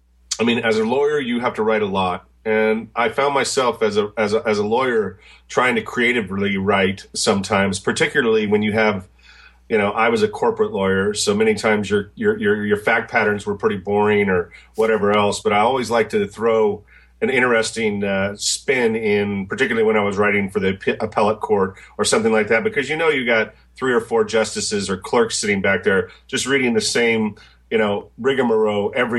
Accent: Oregon, United States; I grew up in Eastern Oregon, Bob, and where I grew up was an area near the Idaho border

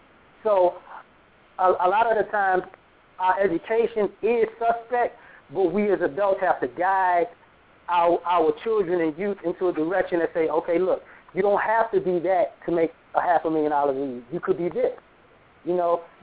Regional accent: Chicago, Illinois, United States; Probably because part of my life I grew up in Chicago.

